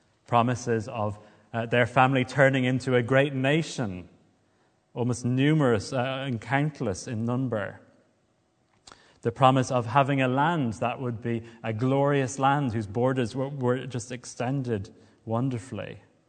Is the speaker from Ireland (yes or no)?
yes; Limerick, Munster, Ireland; I come from Limerick, so it's a bit of a sore point.